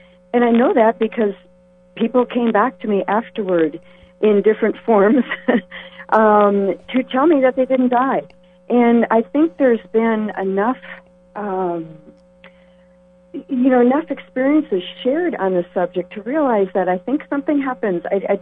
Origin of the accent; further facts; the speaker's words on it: Eau Claire, Wisconsin, United States; I grew up in Eau Claire, Wisconsin.